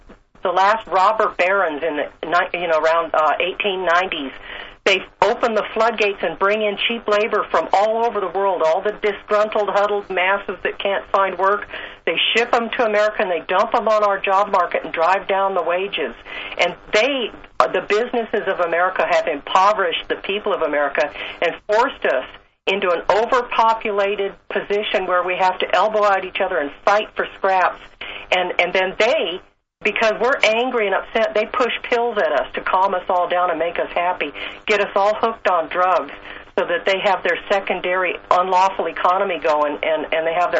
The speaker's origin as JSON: {"language": "English", "town": "Los Angeles", "region": "California", "country": "United States", "tie": "born or raised there", "moved": "as an adult", "said": "I come from Los Angeles, and I'm a native. I'm a native, seventh-generation native Californian, and I couldn't live in that open-air asylum anymore."}